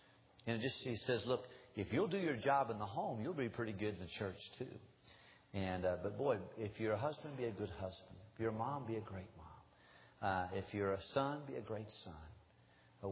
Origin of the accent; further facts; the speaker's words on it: Tennessee, United States; But my mom is still alive, and we're from Tennessee originally.